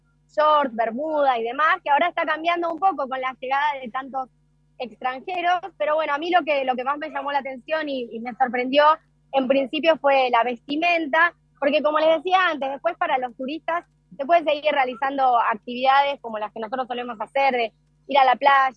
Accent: Argentina; como en Argentina estamos tan acostumbrados. Acá me sorprendió.

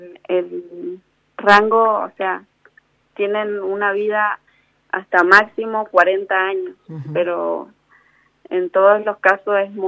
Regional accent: Tupungato, Mendoza, Argentina; Sí, somos de Tupungato, centro.

